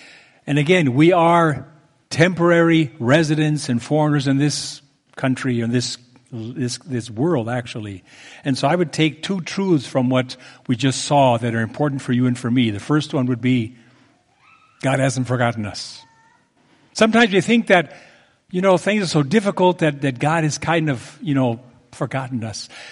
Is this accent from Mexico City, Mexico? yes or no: yes; Mexico City, Mexico; also born or lived in United States; I grew up in Mexico City, and my parents were missionaries there. I went there when I was 1 year old.